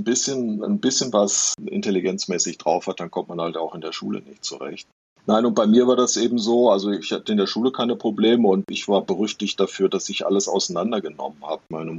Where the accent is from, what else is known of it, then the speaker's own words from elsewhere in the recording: North Rhine-Westphalia, Germany; Ich komme ja wirklich aus dem Arbeiterhaushalt. Ja, in einem Arbeiterhaushalt im Ruhrgebiet.